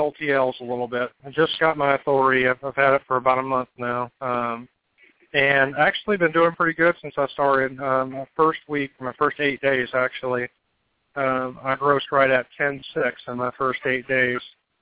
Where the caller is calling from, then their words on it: Joplin, Missouri, United States; I'm calling from Joplin, Missouri.